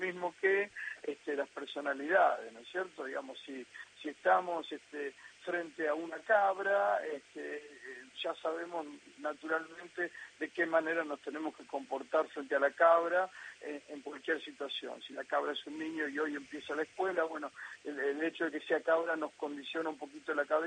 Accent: Argentina; Mi papá no me enseñó el idioma, de manera que lo aprendí como cualquier argentino que va a algún curso.

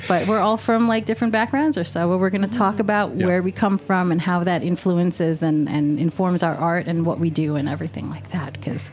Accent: New York, United States; I'm a native New Yorker.

